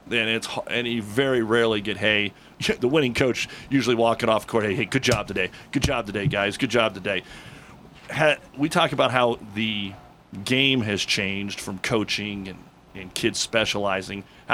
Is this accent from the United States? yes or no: yes; Nebraska, United States; I'm not from Kearney, I'm from Nebraska, but, you know, in high school, I wasn't following Kearney State athletics every day like you'd follow the Huskers.